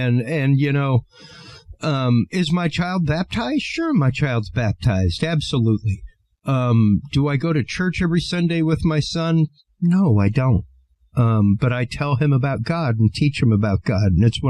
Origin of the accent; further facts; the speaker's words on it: Texas, United States; Come on. I'm from Texas.